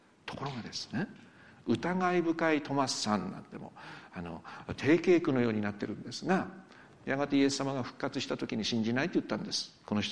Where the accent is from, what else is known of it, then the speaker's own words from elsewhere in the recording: Yamagata, Japan; まあ私山形出身で何度か話しました。